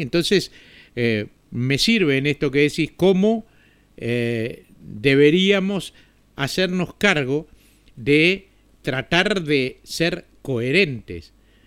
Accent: Montevideo, Uruguay; Yo recuerdo que cuando era chico vivía en el Uruguay, en la ciudad de Montevideo

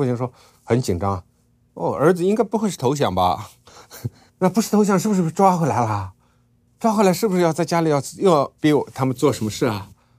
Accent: Tibet, China; 我们西藏我们西藏人希望大家能够团结在一起

